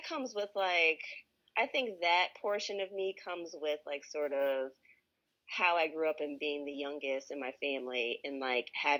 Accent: Chicago, Illinois, United States; The long answer, or longer answer, is, let's see, born and raised in Chicago.

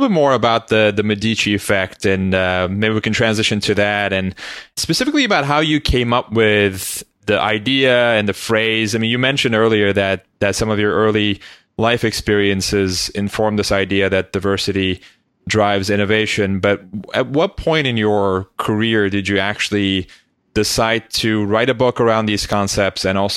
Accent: Istanbul, Turkey; moved away as an adult; now in United States; So I grew up in Istanbul, Turkey, and came to the United States for college as well.

